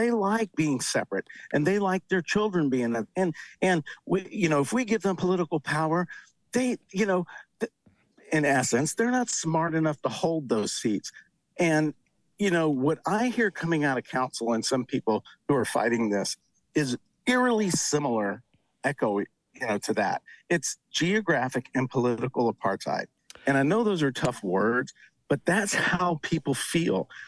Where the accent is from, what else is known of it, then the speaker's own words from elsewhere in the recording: the South, United States; I grew up in the South, and during segregation